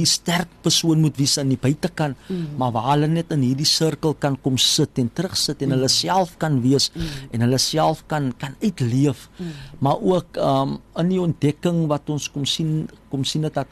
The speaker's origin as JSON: {"language": "Afrikaans", "town": "Athlone", "region": "Western Cape", "country": "South Africa", "said": "Ek is van Athlone oorspronklik."}